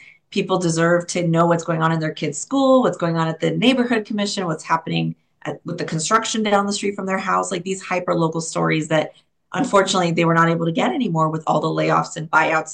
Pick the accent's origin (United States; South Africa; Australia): United States; San Jose, California; English is a second language; also born or lived in Middle East; I was born in the Middle East, so I'm an immigrant, a very proud Assyrian immigrant. English is my second language, but I grew up in San Jose since I was 3 years old. So it is home to me.